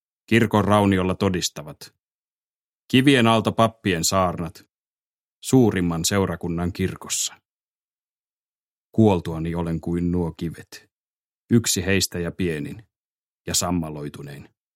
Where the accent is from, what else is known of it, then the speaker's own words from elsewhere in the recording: Vaasa, Ostrobothnia, Finland; moved away; Jätin kotiseutuni Vaasan Palosaaren 45 vuotta sitten.